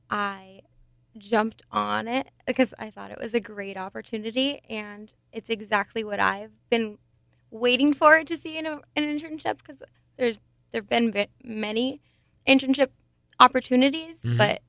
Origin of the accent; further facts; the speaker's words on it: Genoa City, Wisconsin, United States; but I am from Genoa City, Wisconsin. I graduated high school at Badger High School in Lake Geneva.